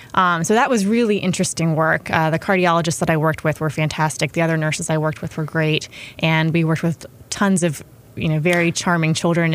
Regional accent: Chapel Hill, North Carolina, United States; Like you said, I grew up in Chapel Hill.

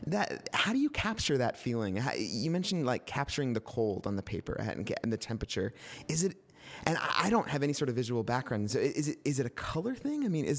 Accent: Utah, United States; So I am from Utah. I come from Utah.

